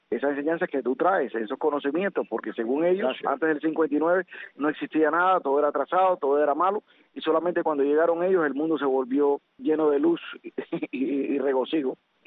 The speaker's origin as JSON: {"language": "Spanish", "country": "Cuba", "said": "Y eso te hace dar un orgullo como cubano"}